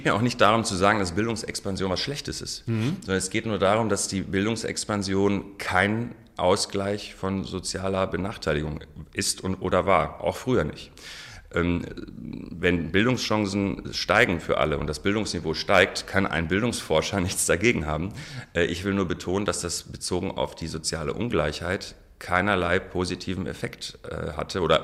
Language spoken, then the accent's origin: German; Germany; born there; first language ar; German is a second language; wenn man in einer syrischen Familie aufwächst, zwar hier geboren, aber zu Hause haben wir nur Arabisch gesprochen, hatte ich natürlich, was die deutsche Sprache anging, einen Sprachrückstand.